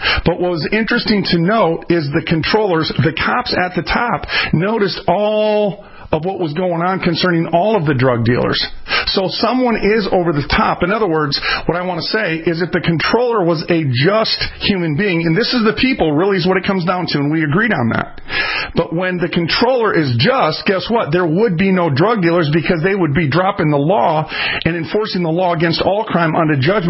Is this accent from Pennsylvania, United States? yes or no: no; Minneapolis, Minnesota, United States; I'm from North Minneapolis.